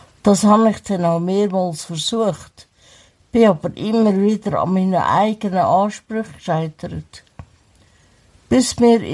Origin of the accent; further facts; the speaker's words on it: Switzerland; born there; Ende 1966 bin ich in der Schweiz geboren und zur Adoption freigegeben worden und bin dann in einem behüteten Elternhaus aufgewachsen.